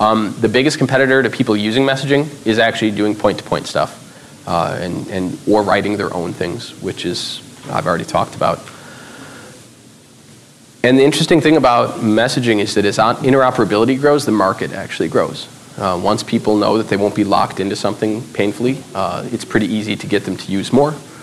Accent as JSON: {"language": "English", "country": "United States", "said": "I'm an American, so I know a lot of Americans aren't necessarily talking about those things right now"}